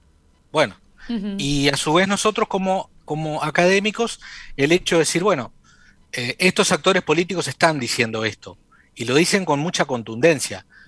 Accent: Salto, Uruguay; soy salteño y las únicas veces que me voy de Salto es o para estudiar o para trabajar o para pasear. Vivo acá y no me pienso ir a otro lugar que no sea Salto.

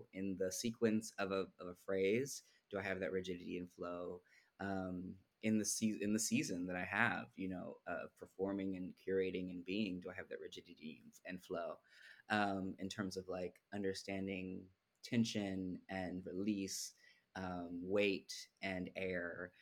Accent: Alameda, California, United States; my parents were both raised in San Francisco, and then my brother and I were raised in the East Bay in this small town called Alameda

